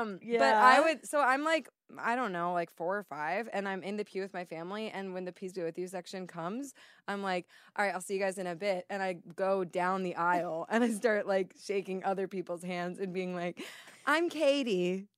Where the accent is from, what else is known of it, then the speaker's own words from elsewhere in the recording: Illinois, United States; Yeah, I'm not from Chicago. I'm from